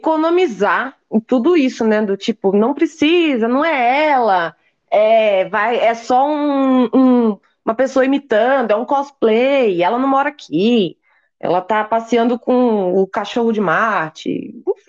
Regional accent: Rio de Janeiro, Brazil; also born or lived in Vitória; eu passei a minha infância barra adolescência no Rio

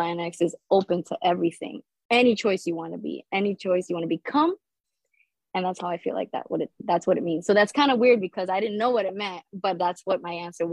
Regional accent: New York, United States; born there; I was born in Queens, Jamaica.

